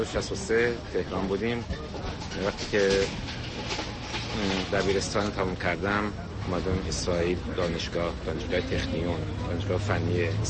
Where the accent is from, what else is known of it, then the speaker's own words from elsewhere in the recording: Isfahan, Iran; moved away as an adult; also born or lived in Tehran; now in Israel; من در اصفهان متولد شدم و تا 12 سالگی در اصفهان بودیم. در مدرسه حراتی اصفهان تحصیل کردم. بعدن همه خانواده منتقل شدیم به تهران